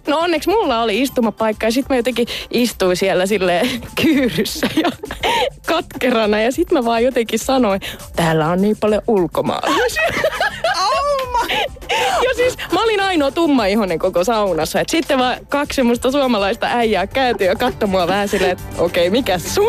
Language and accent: Finnish; Spain; Ja mähän olen kasvanut Espanjassa, että mä ymmärsin kyllä, mitä he puhuivat.